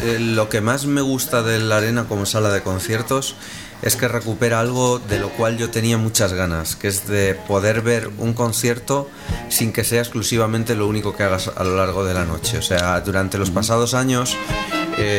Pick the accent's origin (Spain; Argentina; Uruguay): Spain; Torrelavega, Cantabria; pues marcharte para casa andando, los que somos de Torrelavega, ¿no?